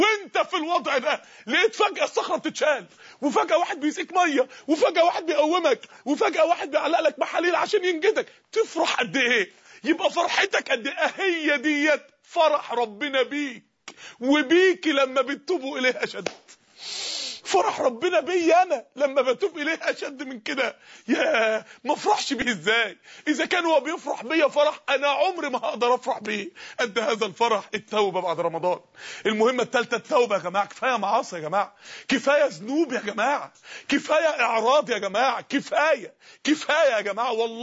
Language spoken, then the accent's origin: Arabic; Mansoura, Dakahlia, Egypt; من عدة ايام عندنا في المنصورة